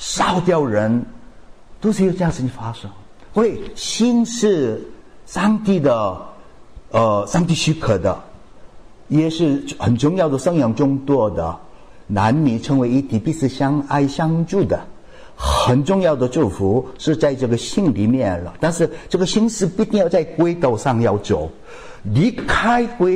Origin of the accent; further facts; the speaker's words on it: South Korea; Chinese is a second language; 我们韩国人说金亲相见了